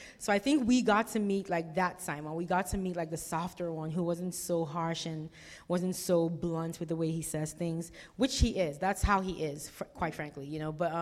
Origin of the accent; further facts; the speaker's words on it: Nigeria; now in Houston, United States; I am from Nigeria originally, but we've lived in Houston for about 10, 12 years now. 12 years.